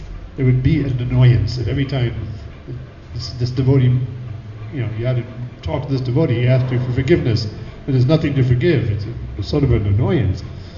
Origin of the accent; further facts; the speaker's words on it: New York City, New York, United States; born there; Especially why I was born in New York City, you know, in the middle of the Kali Yuga, because of my offenses.